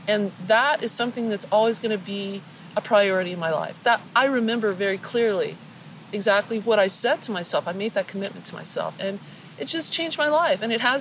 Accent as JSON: {"language": "English", "town": "Denver", "region": "Colorado", "country": "United States", "tie": "born or raised there", "said": "You know, I grew up in Denver, Colorado. I'm a little bit older than I look."}